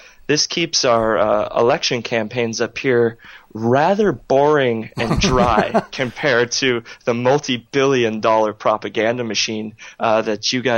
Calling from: Ontario, Canada; I'm actually calling from Ontario, Canada

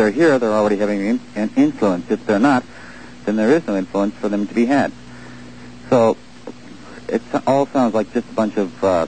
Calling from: Carmel, California, United States; I'm calling from Carmel, California.

